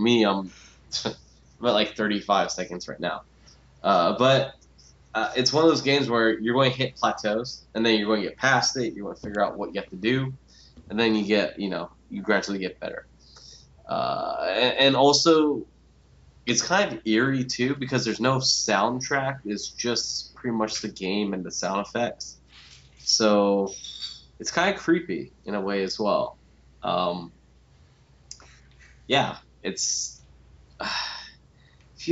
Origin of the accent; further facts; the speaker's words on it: Seattle, Washington, United States; Listen, like I'm from Seattle